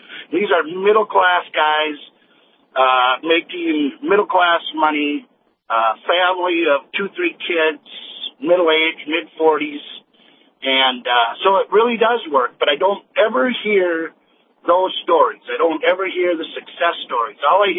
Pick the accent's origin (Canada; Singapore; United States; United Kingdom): United States; Minnesota; And I think, I'm from Minnesota, and our state does not vote the right way.